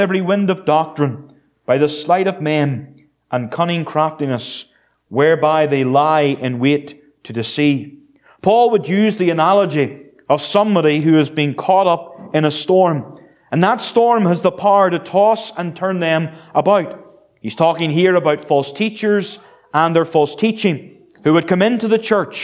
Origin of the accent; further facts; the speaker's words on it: Northern Ireland, United Kingdom; Growing up in Northern Ireland